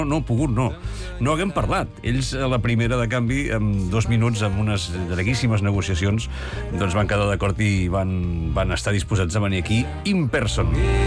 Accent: Barcelona, Catalonia, Spain; jo ho soc de Barceloní

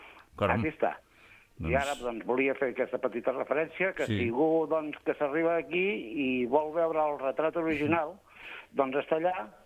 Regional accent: Catalonia, Spain; soc de la Oleda.

